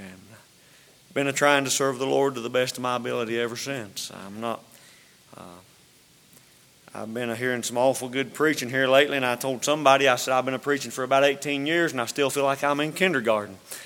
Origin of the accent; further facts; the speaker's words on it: North Carolina, United States; I've lived all my life within about 2 miles of where I'm at now, and I was raised in the North Carolina side of the Virginia line.